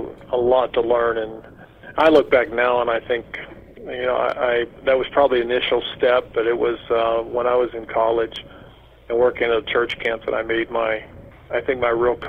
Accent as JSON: {"language": "English", "town": "Pittsburgh", "region": "Pennsylvania", "country": "United States", "tie": "born or raised there", "moved": "as an adult", "lives_now": "Indiana, United States", "said": "No, actually, I grew up in Pennsylvania, a suburb of Pittsburgh, so that makes me a Pittsburgh Pirates fan."}